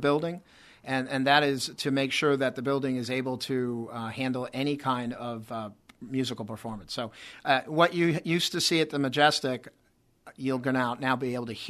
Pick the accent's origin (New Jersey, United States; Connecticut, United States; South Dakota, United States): Connecticut, United States; Hartford; moved away as an adult; now in San Antonio, United States; I was a lifelong resident of the state of Connecticut, just outside of Hartford.